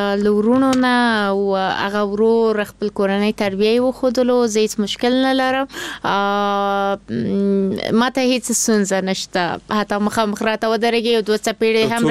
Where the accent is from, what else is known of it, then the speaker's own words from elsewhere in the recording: Kabul, Afghanistan; born there; زه په کابل کې زیږیدلی یم